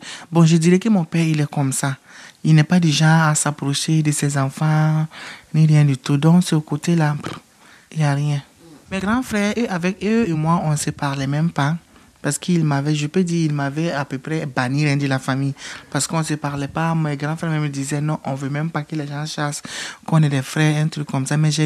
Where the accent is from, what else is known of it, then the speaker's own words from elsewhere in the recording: Bobo-Dioulasso, Hauts-Bassins, Burkina Faso; Je suis burkinabé, précisément à Bobo-Dioulasso.